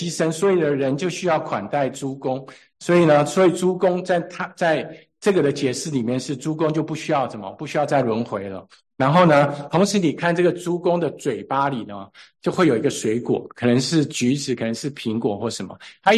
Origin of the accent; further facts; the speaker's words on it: Taiwan; 我从小是在那个台湾乡下长大